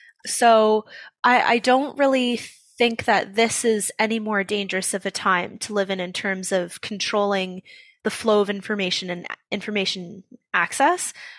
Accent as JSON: {"language": "English", "town": "Oakville", "region": "Ontario", "country": "Canada", "tie": "born or raised there"}